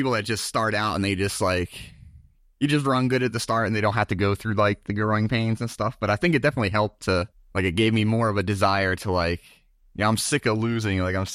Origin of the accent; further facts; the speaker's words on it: Baltimore, Maryland, United States; now in Macon, United States; Currently, I live in central Georgia, right outside Macon, but born and raised in Maryland, Baltimore area.